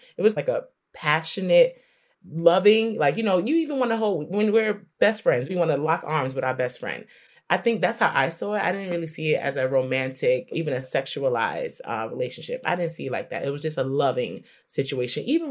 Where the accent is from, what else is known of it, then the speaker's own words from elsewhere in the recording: New York City, New York, United States; And I'm a New Yorker.